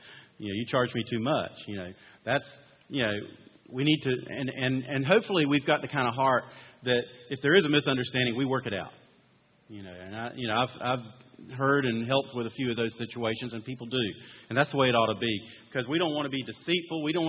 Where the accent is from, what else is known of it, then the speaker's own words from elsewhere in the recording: North Carolina, United States; I grew up in North Carolina.